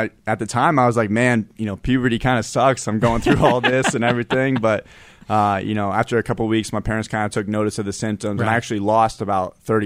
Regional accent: Denver, Colorado, United States; I'm from Denver. And so at the time, I was a really big Broncos fan.

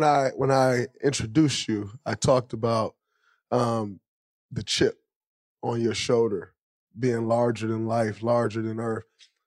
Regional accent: Michigan, United States; Because for me, growing up in Michigan, we all see Oklahoma

